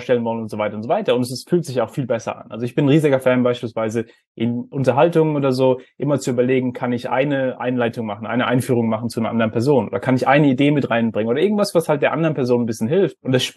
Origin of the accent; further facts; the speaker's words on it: Germany; ich bin ja auch in Deutschland aufgewachsen